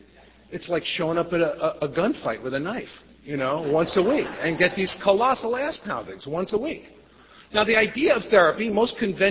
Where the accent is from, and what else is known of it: New York City, New York, United States; born or raised there